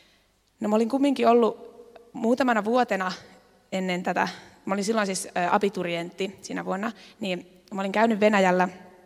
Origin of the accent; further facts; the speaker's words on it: Teuva, South Ostrobothnia, Finland; now in Maalahti, Finland; ja mä oon 28-vuotias. Mä oon Teuvalta kotoisin ja mä oon opiskellut Oulussa hammaslääkäriksi. Mä oon valmistunut 2015 ja mä oon ollut nyt 3 vuotta Maalaharjassa töissä. Maalahti on siinä Vaasan kainalos.